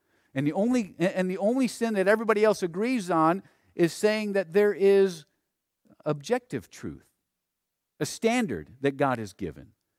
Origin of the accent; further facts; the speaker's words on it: West Virginia, United States; Well, I came from West Virginia.